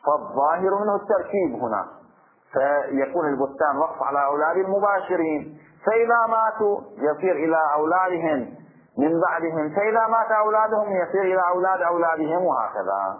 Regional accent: Bahrain; يريد الإعم من الذكور والإناث في عرفنا في البحرين هكذا

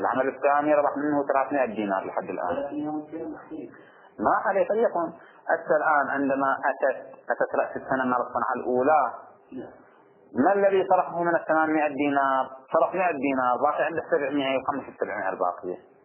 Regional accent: Bahrain; الراتب إحنا عندنا في البحرين شهري.

